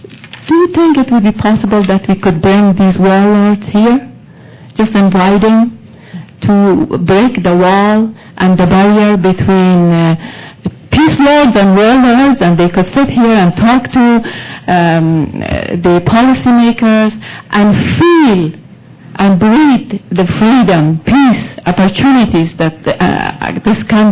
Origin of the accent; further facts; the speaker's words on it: Afghanistan; English is a second language; moved away; and I'm from Afghanistan. I'm an employee of federal government here.